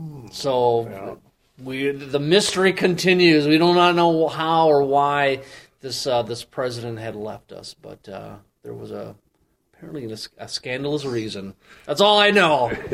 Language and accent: English; Minnesota, United States; it's funny, I'm from Minnesota, and the first time I was on campus was when I interviewed for this job in 2007. And I have relatives in central Minnesota